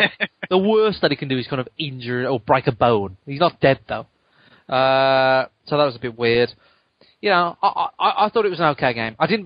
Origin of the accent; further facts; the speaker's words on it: United Kingdom; But I'm not into football as most British men are.